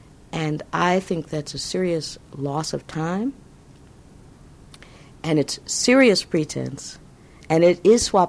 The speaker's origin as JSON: {"language": "English", "region": "the South", "country": "United States", "tie": "born or raised there", "said": "I'd been told all my life I was less than human growing up in the South."}